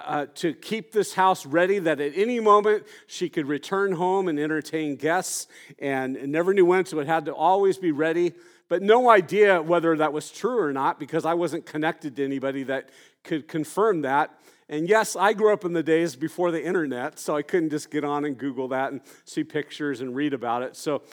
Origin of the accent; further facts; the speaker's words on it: Santa Barbara, California, United States; because I grew up in Santa Barbara